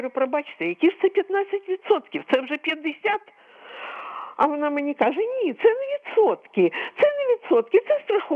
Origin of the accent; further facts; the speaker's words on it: Kyiv, Ukraine; Я з Києва … я не молода вже людина.